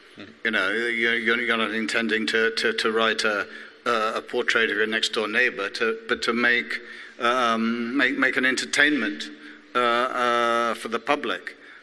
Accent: London, United Kingdom; I grew up in London after the war. My father came from India and married my mother, an English woman. I went to school in the 60s

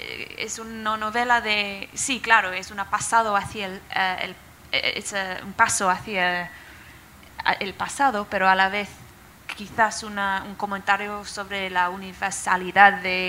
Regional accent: United Kingdom; Spanish is a second language; como británica que lo soy, es muy interesante en mi país la falta de conciencia

